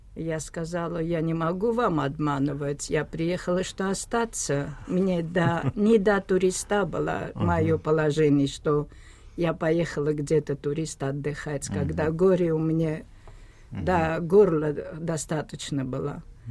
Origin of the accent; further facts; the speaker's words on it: Armenia; Это здесь уже не зависит ни от национальности. Она русский, я армянка. Она следующий день прилетела в Ереван и 3 билета обратно.